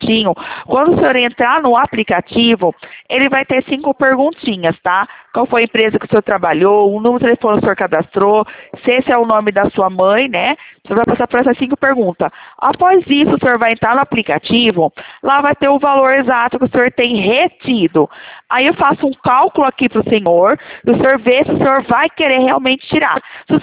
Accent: Leme, São Paulo, Brazil; Sou aqui do estado de São Paulo, interior Leme.

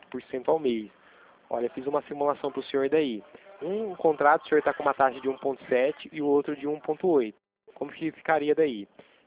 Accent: Itatiba, São Paulo, Brazil; Sou daqui do interior de São Paulo, de Itatiba.

